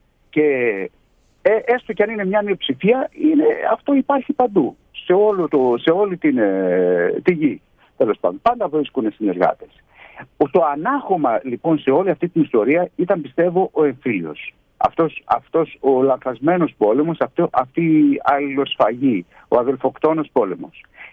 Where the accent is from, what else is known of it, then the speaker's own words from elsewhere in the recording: Kerdyllia, Central Macedonia, Greece; Σκεφτείτε ότι και εγώ που είμαι από τα Κερδίλια και εκεί ήμουν το 2010